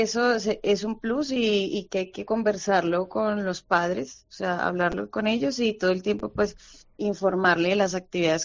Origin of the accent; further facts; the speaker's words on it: Colombia; colombiana, soy